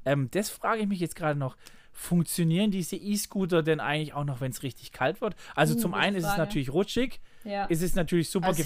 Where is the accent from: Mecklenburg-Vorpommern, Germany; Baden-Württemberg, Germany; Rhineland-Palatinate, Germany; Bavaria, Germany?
Baden-Württemberg, Germany; Als Schwabe muss da was drin sein.